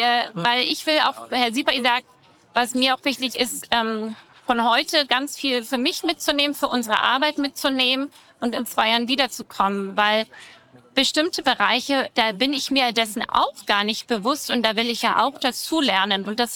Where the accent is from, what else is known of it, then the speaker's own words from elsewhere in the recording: Freiburg, Baden-Württemberg, Germany; Zum Beispiel, ich bin 74, ich bin in Freiburg zur Schule gegangen